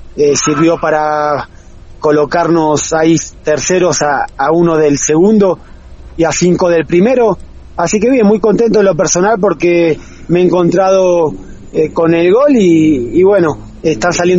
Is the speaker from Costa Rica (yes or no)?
no; Argentina; moved away; Me fui hace mucho ya de Argentina y uno se acostumbra, ¿no? Afuera, lamentablemente, al argentino y al extranjero lo tratan, creo, y lo valoran mucho, más que en su país.